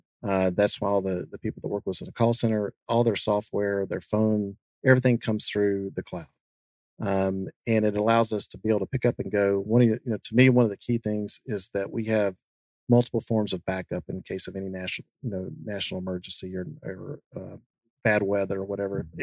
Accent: Double Springs, Alabama, United States; a small town that I grew up in Northwest Alabama called Double Springs.

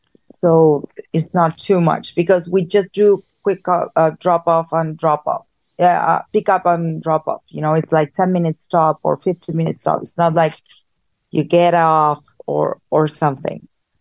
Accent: Argentina; As I mentioned before, I'm from Argentina. I was born and raised there.

